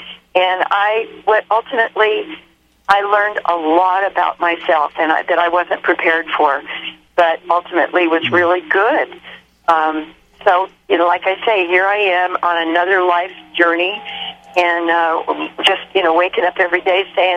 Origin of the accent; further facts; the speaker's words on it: Yuba City, California, United States; I'm a farm girl. I came from Yuba City, peach picker's daughter.